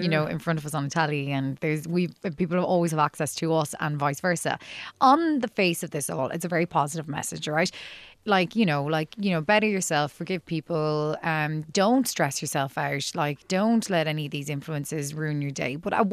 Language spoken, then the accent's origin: English; Galway, Connacht, Ireland; Okay, grand. Well, I'm from Galway